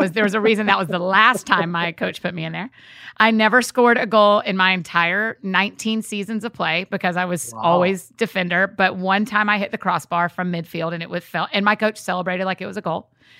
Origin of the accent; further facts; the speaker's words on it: Atlanta, Georgia, United States; I mean, I am, because I grew up in Atlanta.